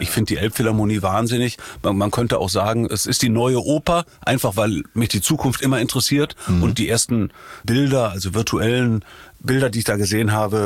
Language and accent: German; Rhineland, Germany; now in Hamburg, Germany; Ja, ich bin im Rheinland groß geworden und ich habe bestimmt auch was Rheinisches, ne?